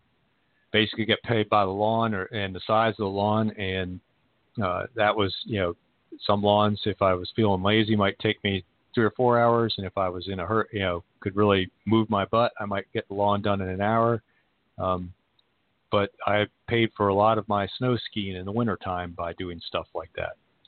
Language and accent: English; the South, United States; there were lots of states that had blood tests when I was growing up in the South, just to make sure that there wasn't mixed marriages.